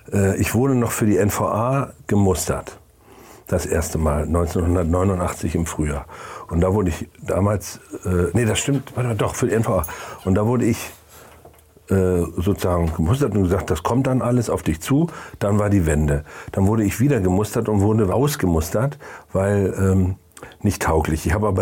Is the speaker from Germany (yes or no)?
yes; Mecklenburg-Vorpommern, Germany; Ich bin ja Südmecklenburger, ich komme wirklich aus dem Wald. Ja. Also ich komme wirklich von einem Haus am Wald, umgeben von Siebenseen.